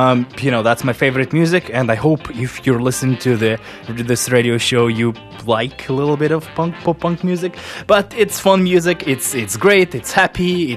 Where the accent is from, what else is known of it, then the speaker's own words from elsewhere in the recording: Russia; now in Canada; I'm originally from Russia.